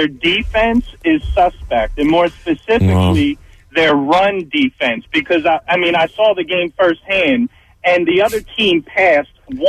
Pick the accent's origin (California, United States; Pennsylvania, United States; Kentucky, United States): Pennsylvania, United States; Cheltenham; One, I am from Cheltenham, so I wanted to talk about the boys and the state title